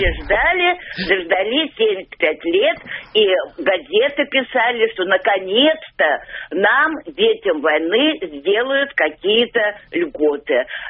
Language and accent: Russian; Moscow, Russia; я коренная москвичка, ребенком была в эвакуации